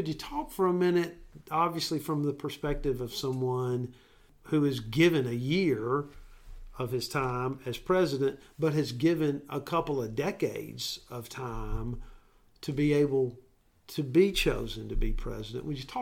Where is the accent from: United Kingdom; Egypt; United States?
United States; Alabama; we all think when we say we're from Alabama, people are looking down to see if we have on shoes.